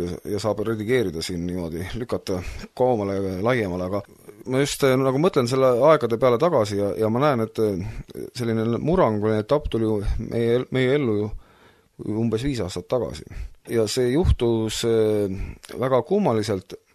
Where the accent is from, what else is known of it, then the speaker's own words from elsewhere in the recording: Kohtla-Järve, Ida-Viru County, Estonia; siis ma olen üles kasvanud ka Kohtla-Järvel ja see ei ole mitte kaugel väga sealt see linn